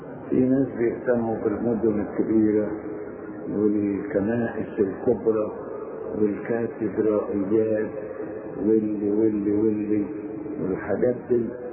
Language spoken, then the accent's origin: Arabic; Egypt; وعندنا في مصر في برضه من هذا النوع